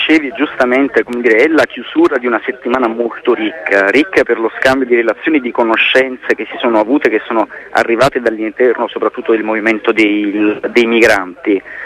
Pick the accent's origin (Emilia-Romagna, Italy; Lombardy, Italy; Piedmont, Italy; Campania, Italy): Campania, Italy; Naples; io poi sono di Napoli